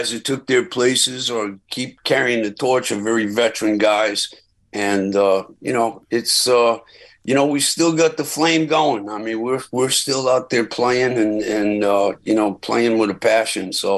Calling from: Rhode Island, United States; Greg, how you doing? I'm calling you from Rhode Island.

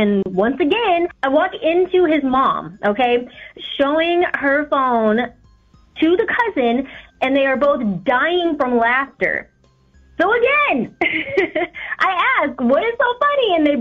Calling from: North Yorktown, United States; from North Yorktown.

